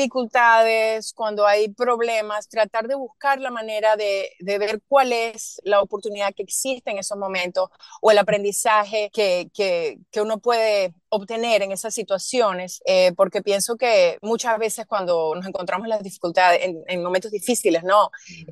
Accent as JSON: {"language": "Spanish", "country": "Venezuela", "lives_now": "Toronto, Canada", "said": "en esta ciudad que bueno, que es donde resido ahora, aunque soy originalmente de Venezuela."}